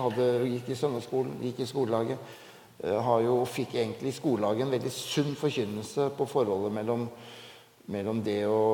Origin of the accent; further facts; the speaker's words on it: Asker, Akershus, Norway; Ja, jeg er oppvokst da I Asker, og der var det jo ingen frikirke.